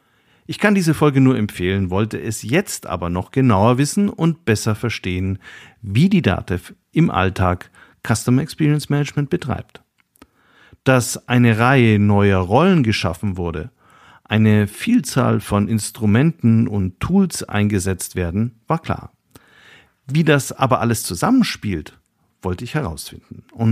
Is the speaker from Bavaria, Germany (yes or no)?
yes; Nuremberg, Bavaria, Germany; born there; Ich bin in Nürnberg geboren